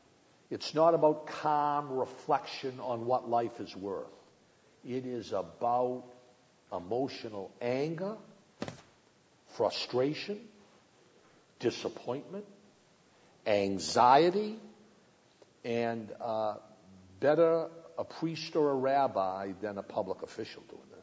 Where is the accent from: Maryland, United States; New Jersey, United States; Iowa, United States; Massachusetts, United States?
Massachusetts, United States; I think I grew up in Massachusetts in the late 1950s, the early 1960s, where there was a communitarian ethic fostered by President Kennedy, a son of Massachusetts.